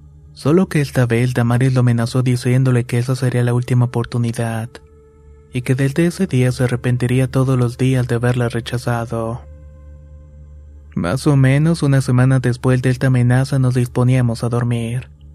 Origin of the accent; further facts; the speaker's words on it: Venezuela; moved away; Esto que voy a contar pasó en el año 2017 cuando vivía en mi país, Venezuela.